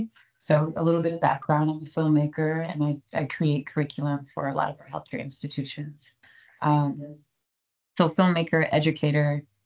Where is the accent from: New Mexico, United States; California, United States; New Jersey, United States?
California, United States; Oakland; So I'm from Oakland. I'm a Bay native, and Emeryville has been really nice.